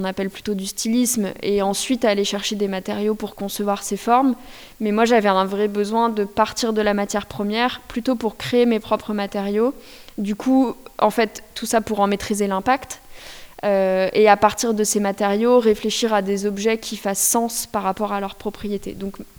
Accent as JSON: {"language": "French", "town": "Pont-à-Mousson", "region": "Grand Est", "country": "France", "tie": "born or raised there", "said": "Alors moi, je suis lorraine d'origine. Je suis née à Pont-à-Mousson, donc à l'autre bout."}